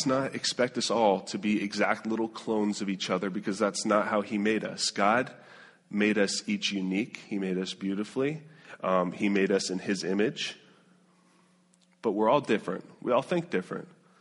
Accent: Florida, United States; I grew up in South Florida. I grew up around hundreds and hundreds of thousands of people down here

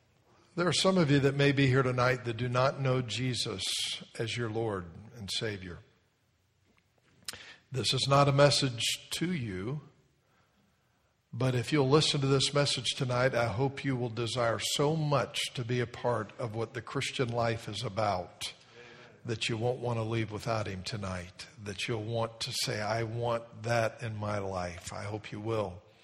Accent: Miami, Florida, United States; she asked me where I lived when I grew up down in Miami, and it ends up she graduated from North Miami High School, and I grew up right down near there

